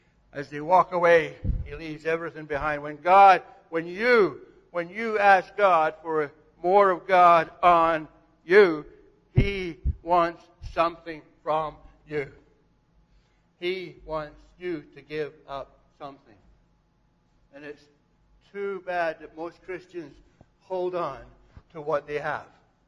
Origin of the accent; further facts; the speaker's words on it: Scotland, United Kingdom; I think, being Scottish, I think of what my mother used to say to me when I was being kind of childish growing up